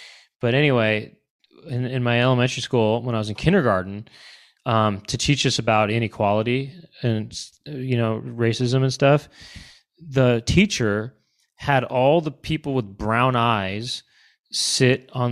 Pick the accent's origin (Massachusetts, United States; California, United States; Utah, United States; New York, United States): California, United States; Los Angeles; where I grew up in Los Angeles, they, in elementary school, they did do that, even starting in kindergarten.